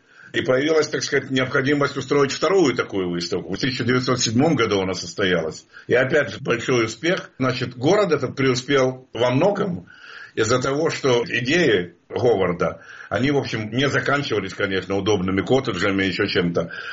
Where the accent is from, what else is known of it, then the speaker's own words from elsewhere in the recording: Kharkiv, Kharkiv Oblast, Ukraine; даже вот моего родного города Харькова